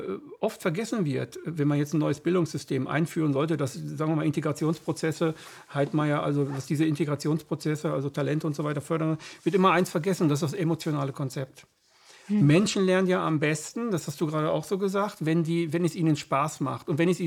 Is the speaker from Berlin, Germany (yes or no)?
no; Gütersloh, North Rhine-Westphalia, Germany; now in Hameln, Germany; Na, ich breche da mal ein, ich komme ja aus Gütersloh. Also ich bin Gütersloh, der jetzt in Hameln wohnt.